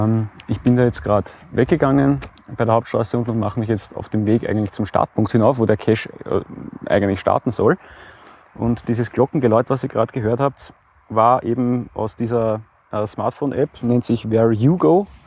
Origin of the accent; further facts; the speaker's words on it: Breitenfurt, Lower Austria, Austria; wieder mal in Breitenfurt, meiner Heimatgemeinde